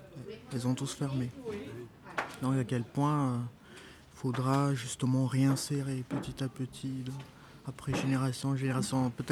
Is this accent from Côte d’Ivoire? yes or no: no; Madagascar; Je viens de Madagascar. 12 heures de vol, arrivé ici